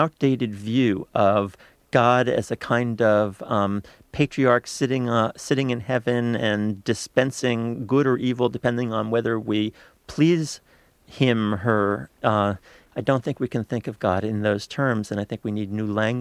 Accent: United States; But nevertheless, growing up in America, to be part of a community that seemed to only be asking the question of what was in Jewish interests was very hard for many people to take.

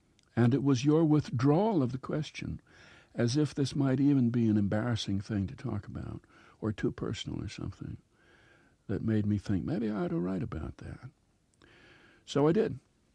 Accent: Minnesota, United States; Perhaps because I'm from Minnesota and grew up in a small town, this Philadelphia sophisticate believes that I'm not capable of having had these feelings.

